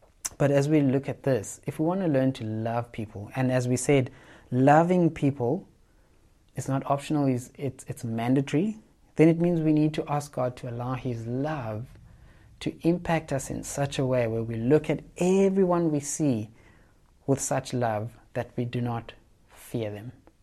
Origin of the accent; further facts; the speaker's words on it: South Africa; I'm not from South Africa as well. Well, I am from South Africa, but I have this fear.